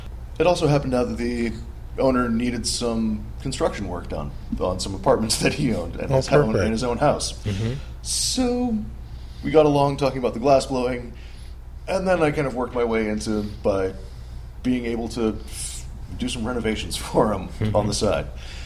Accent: New Hampshire, United States; now in Texas, United States; Well, I'm from New Hampshire, so I grew up in New Hampshire doing all this. Go to school in New York State, and then after college, I decided I didn't want to live at home anymore.

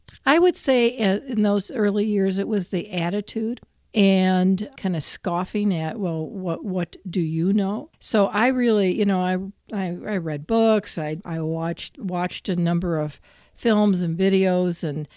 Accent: Michigan, United States; And I grew up in the Detroit area, which is code for didn't live in Detroit. I was grew up in a suburb.

